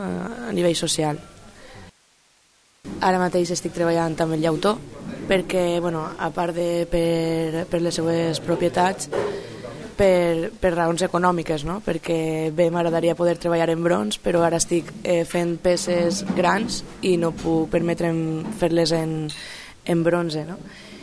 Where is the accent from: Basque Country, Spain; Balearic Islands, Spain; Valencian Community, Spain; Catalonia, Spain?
Valencian Community, Spain; Canals; now in Valencia, Spain; soc de Canals i porto 5 anys així a València